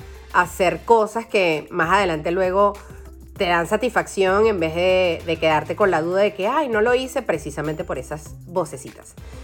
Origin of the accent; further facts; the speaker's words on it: Caracas, Capital District, Venezuela; moved away; yo en mi país natal, Venezuela, vivía en la capital, vivía en Caracas, pero mi familia vivía hacia el oeste de la ciudad, que era visto como una mala zona, ¿no? Era un barrio